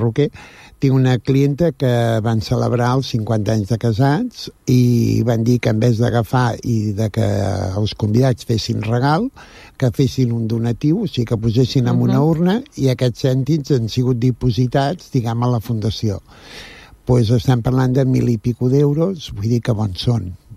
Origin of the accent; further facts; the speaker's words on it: Badalona, Catalonia, Spain; que som de Badalona